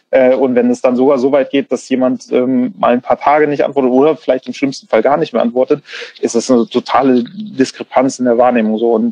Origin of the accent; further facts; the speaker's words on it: Bremen, Germany; born there; ich bin gebürtiger Bremer